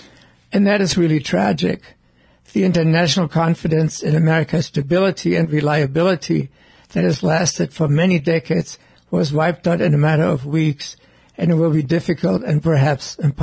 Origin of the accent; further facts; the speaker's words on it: Germany; We remade Germany, my home country, and Japan from authoritarian regimes into what are now exemplary democracy.